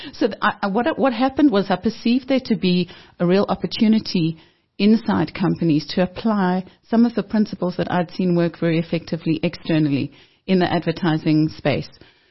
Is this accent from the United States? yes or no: no; Johannesburg, Gauteng, South Africa; I grew up very close to here in Joburg.